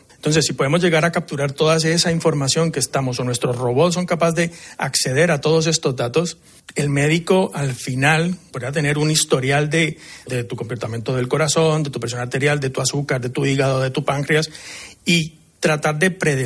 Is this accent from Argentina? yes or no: no; Colombia; yo soy de Colombia, vivo acá.